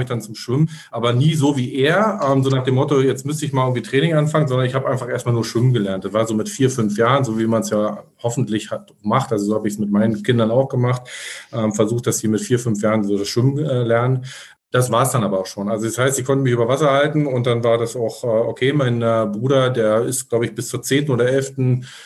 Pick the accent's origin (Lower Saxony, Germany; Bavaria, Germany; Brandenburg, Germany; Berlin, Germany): Berlin, Germany; wir kommen aus Ost-Berlin, ich bin in Ost-Berlin 1977, schon lange her, aber ist so immer so, geboren